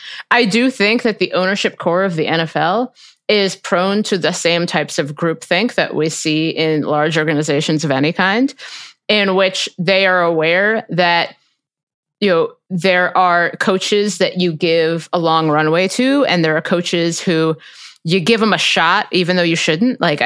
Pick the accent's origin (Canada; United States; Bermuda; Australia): United States; Cincinnati, Ohio; Like, you know, I'm from Cincinnati.